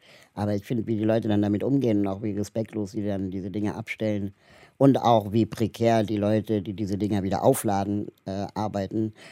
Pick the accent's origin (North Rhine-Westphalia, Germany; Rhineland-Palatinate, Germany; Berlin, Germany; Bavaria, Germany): Berlin, Germany; ich komme aus Berlin.